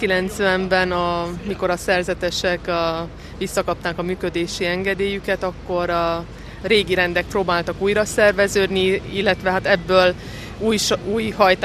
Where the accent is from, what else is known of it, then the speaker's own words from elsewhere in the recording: Hunedoara, Hunedoara County, Romania; Erdélyi vagyok, igen.